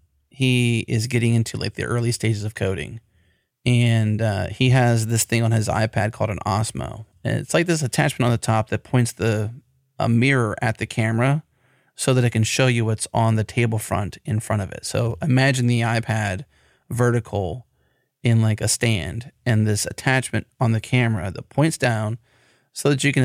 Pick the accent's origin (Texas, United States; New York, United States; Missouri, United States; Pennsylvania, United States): Pennsylvania, United States; I'm a fan of Groundhog Day, Bill Murray, and Polka because I'm from Pennsylvania